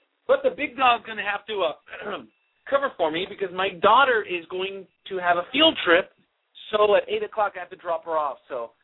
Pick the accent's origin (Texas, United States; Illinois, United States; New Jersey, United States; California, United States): California, United States; Los Angeles; We're from East LA, yeah.